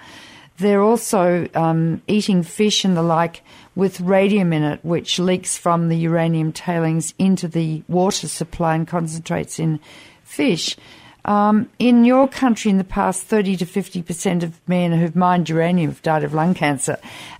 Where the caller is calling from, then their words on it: Australia; I'm taping this from Australia, but we've got 40% of the world's richest uranium here in Australia